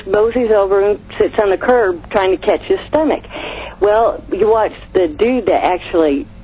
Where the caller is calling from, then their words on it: Tennessee, United States; from Tennessee